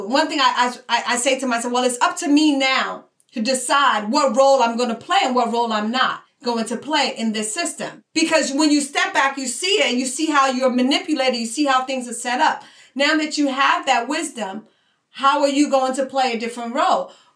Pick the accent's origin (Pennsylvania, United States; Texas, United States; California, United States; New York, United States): Pennsylvania, United States; Philadelphia; You know, I grew up in Philadelphia. I went to high school and college in Philadelphia.